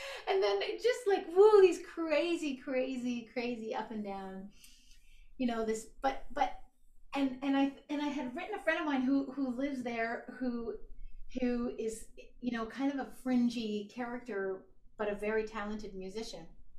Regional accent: Canada; I would say to someone, oh, well, I'm from Canada. And they go, oh, you speak French.

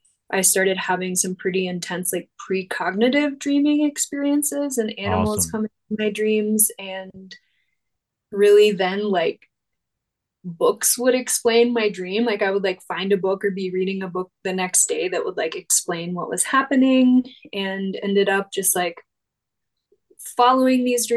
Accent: the South, United States; And I grew up in the South. I grew up within a generally Christian household

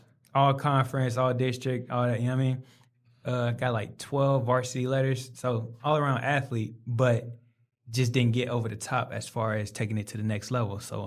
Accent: Kansas City, Missouri, United States; Kansas City, Missouri. Okay. Home of the Chiefs.

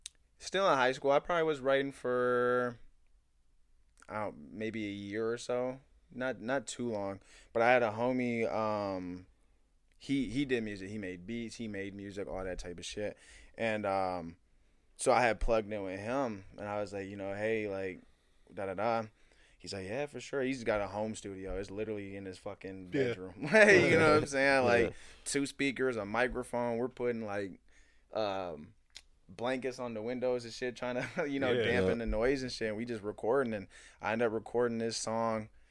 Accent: Saginaw, Michigan, United States; also born or lived in Midland; I'm from Michigan, like we said. Saginaw, fucking was young. I've been kind of back and forth between Saginaw, Midland.

